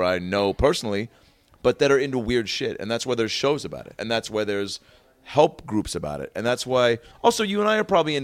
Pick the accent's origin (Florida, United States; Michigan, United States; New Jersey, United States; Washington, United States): Washington, United States; Seattle; Because I come in town a lot to Seattle, and it's all a lot of time with the nieces and my sis. I'm from Seattle.